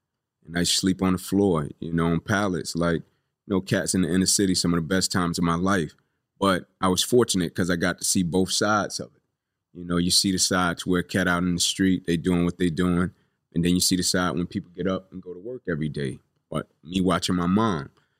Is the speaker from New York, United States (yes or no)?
no; Atlanta, Georgia, United States; You know, I grew up here in Atlanta, Southeast Corner, yeah. Kirkwood, Zone 6.